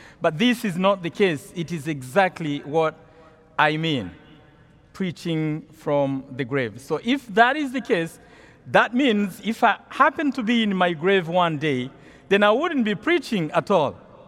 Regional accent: Rwanda; English is a second language; now in United States; As they told you, I come from Wima in California, where I teach in the Department of Theology. But originally, I come from Rwanda, a very small country in East Central Africa.

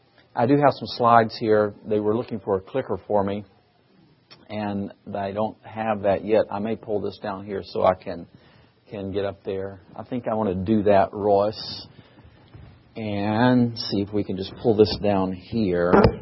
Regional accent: Michigan, United States; I'm from Michigan, too.

